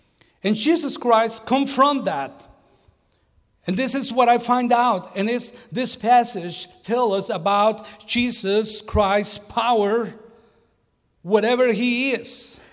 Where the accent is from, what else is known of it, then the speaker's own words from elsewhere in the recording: Mexico City, Mexico; English is a second language; I'm from Mexico City. I was born in Mexico City. And the name for the people who born and grow in Mexico City, they call us Chilangos.